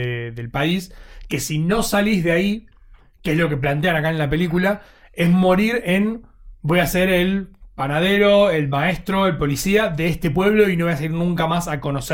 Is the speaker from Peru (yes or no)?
no; Buenos Aires Province, Argentina; Sí, la realidad también es que nosotros sí somos de Buenos Aires, sí. Y cerca de la capital, digamos.